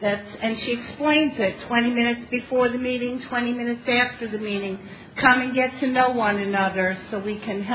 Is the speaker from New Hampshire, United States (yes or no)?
no; Florida, United States; I'm an addict from South Florida.